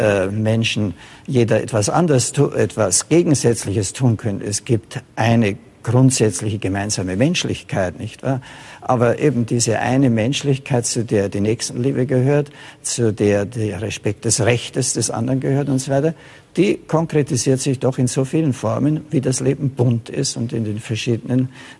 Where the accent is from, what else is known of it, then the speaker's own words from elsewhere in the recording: Germany; Ich bin ein Deutscher